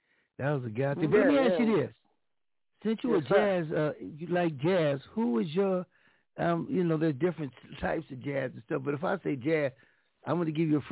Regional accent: Los Angeles, California, United States; when I was growing up in Los Angeles back in the day, we all listened to KGFJ Soul Radio

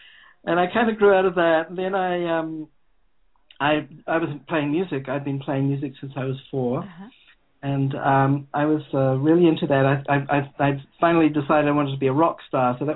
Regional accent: New Zealand; I grew up in New Zealand, which a lot of people think of as a very, you know, very beautiful country, very kind of natural environment. It's got a low population

